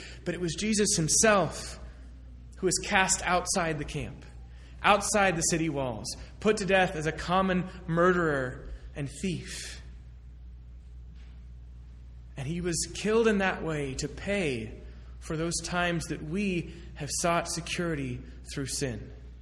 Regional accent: Massachusetts, United States; reminds me of a large reservoir near where I grew up in Massachusetts.

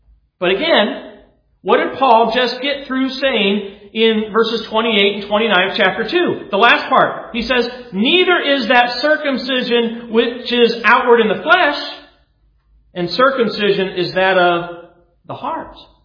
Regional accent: Colorado, United States; I remember when I was growing up in Colorado, sometimes we would take a drive as a family into the Rocky Mountains.

